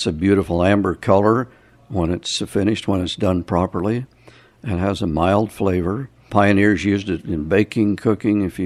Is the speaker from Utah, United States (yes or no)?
yes; Leeds, Utah, United States; I grew up in Leeds. We went to school for 6 years in the old schoolhouse that's now the town office.